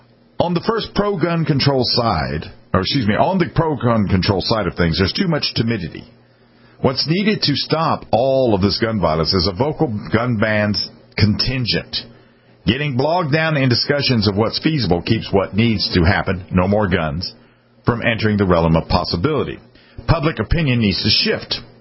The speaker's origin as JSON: {"language": "English", "country": "United States", "tie": "born or raised there", "moved": "yes", "lives_now": "Canada", "said": "If you grew up somewhere in America where gun culture wasn't a thing, as is my situation, I'm an American living in Canada"}